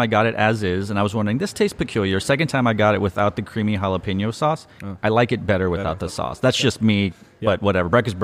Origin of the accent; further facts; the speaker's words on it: Austin, Texas, United States; and I'm from Austin, but I live mm-hmm. Around the Austin area too.